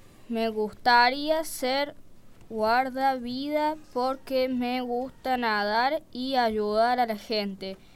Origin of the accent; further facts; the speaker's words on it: Santa María de Punilla, Córdoba, Argentina; Tengo 10 años, nací en Córdoba capital. Mis papás me trajeron a vivir a un lugar muy bonito llamado Santa María de Punilla. Les cuento que hay muchas montañas, ríos, caballos. Es muy tranquilo.